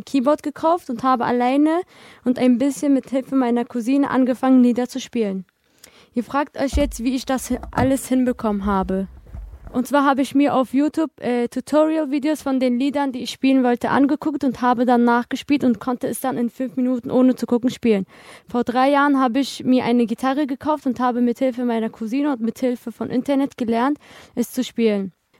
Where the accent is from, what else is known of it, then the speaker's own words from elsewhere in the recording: Berlin, Germany; born there; bin 17 Jahre alt. Ich bin in Berlin geboren